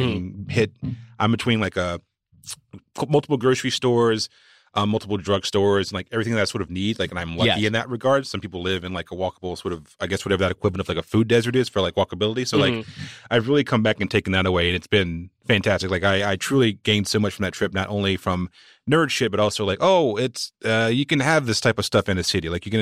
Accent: Walnut Cove, North Carolina, United States; So from my hometown is a place called Walnut Cove, North Carolina, and there was a bunch of strodes, very, very rural place

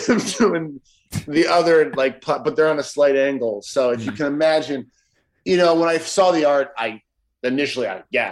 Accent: Chicago, Illinois, United States; when I was growing up in Chicago, you know, it was the 90s and Michael Jordan was everywhere.

